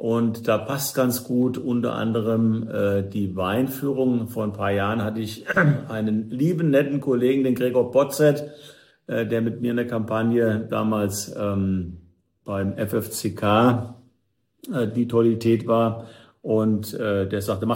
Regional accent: Fulda, Hesse, Germany; ich bin zwar nicht in Fulda geboren, aber mit dem 6. Monat bin ich hierher gekommen und wohnte immer in Fulda. Später dann ein bisschen außerhalb, aber naja, Eigenzell ist ja eigentlich fast auch Fulda.

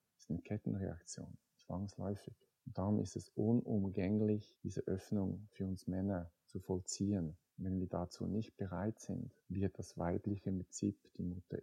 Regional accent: Rapperswil, St. Gallen, Switzerland; born there; Ich bin 1965 geboren in Rapperswil, war dazumal ein Dörfchen von etwa 7000 Leuten.

